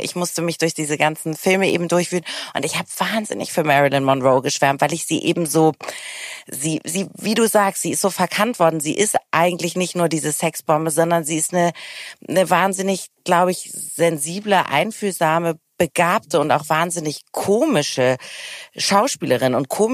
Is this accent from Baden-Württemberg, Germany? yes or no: no; Hamburg, Germany; ich komme ja auch aus Hamburg